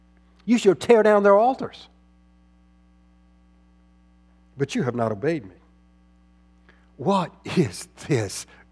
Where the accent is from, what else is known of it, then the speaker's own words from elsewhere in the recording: Orangeburg, South Carolina, United States; I can remember growing up in Orangeburg, South Carolina, as a child in elementary school.